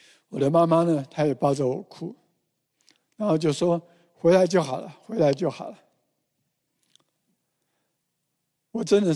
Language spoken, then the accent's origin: Chinese; China; 所以我们中国人呢，在感情的表达方面好像比较是含蓄一点